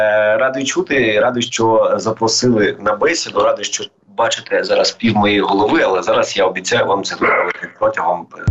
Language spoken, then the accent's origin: Ukrainian; Mariupol, Donetsk Oblast, Ukraine; я сам з Маріуполя, ти як це сказав, це місто, в якому я виріс